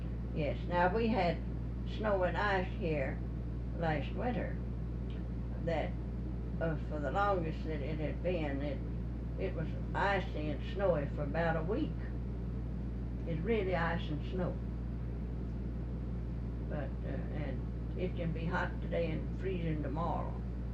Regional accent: Texas, United States; See, I'm just a Texan. I don't know. But it happens here.

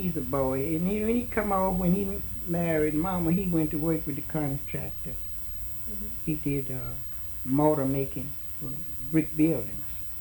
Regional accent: Pineville, United States; I grew up in the Methodist Church in Pineville, and she grew up in the Methodist Church.

